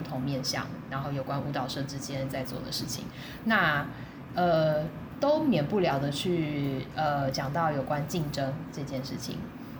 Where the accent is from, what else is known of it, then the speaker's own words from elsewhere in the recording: Taiwan; 对我来讲就是重新回来看台湾这个环境，然后也重新回看我所在把我培育长大的这个环境